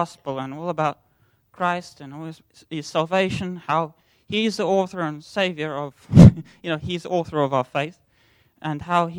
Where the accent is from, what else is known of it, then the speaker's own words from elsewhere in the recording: South Africa; So I'm actually from South Africa.